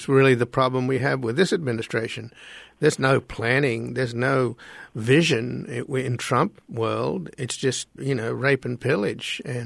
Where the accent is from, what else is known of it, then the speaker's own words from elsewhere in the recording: Australia; I mean, I come from Australia, which has more than its share of racism as well.